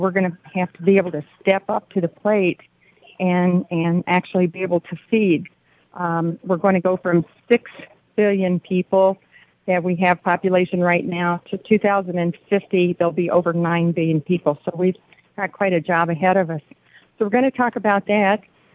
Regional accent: Bettendorf, Iowa, United States; and I'm from Bettendorf, Iowa.

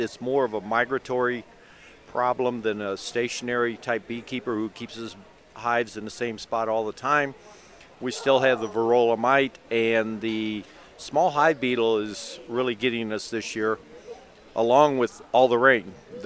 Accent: St. Charles, Missouri, United States; I'm from St. Charles, Missouri, and I'm the assistant up here.

